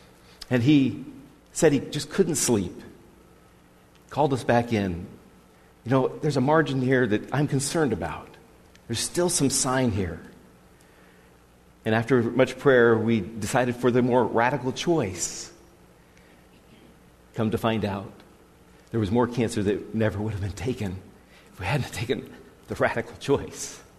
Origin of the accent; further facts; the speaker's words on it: Washington, United States; I grew up in Western Washington.